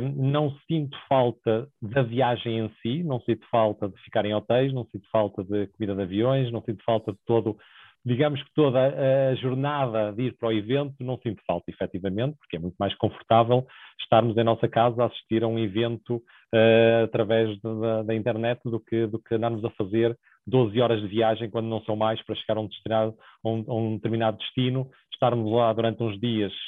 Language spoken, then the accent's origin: Portuguese; Portugal; felizmente eu sou português e tenho casa em Portugal, a minha esposa é portuguesa e também tem lá a casa e temos lá a nossa família